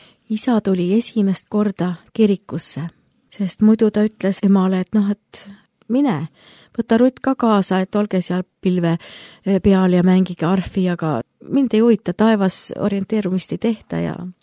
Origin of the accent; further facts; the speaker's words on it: Paide, Järva County, Estonia; born there; Jah, sündisin Paides.